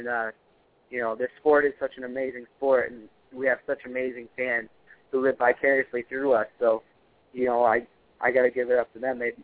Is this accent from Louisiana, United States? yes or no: no; Newport, Washington, United States; I had a viewing party tonight back in my hometown of Newport, Washington.